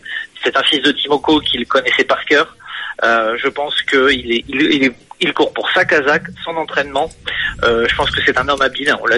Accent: Toulouse, Occitanie, France; Alors moi je viens de Toulouse les mecs, ça va être un peu compliqué.

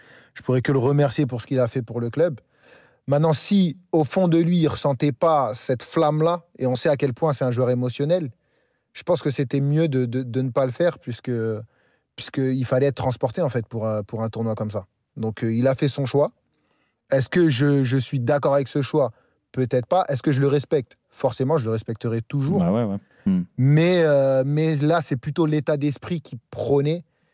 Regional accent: France; born there; Je suis né en France. Je sais ce que c'est.

